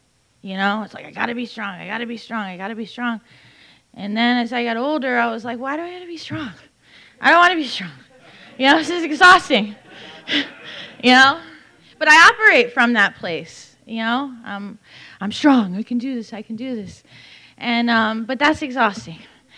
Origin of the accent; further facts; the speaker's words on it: Miami, Florida, United States; I'm born and raised in Miami, Florida. I'm a local.